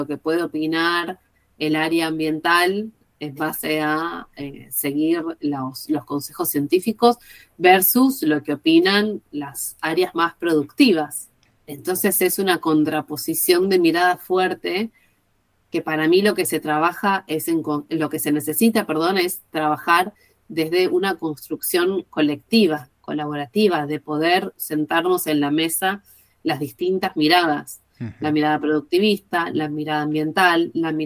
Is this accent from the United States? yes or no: no; Argentina; Y eso es algo que me enorgullece, la verdad, como argentina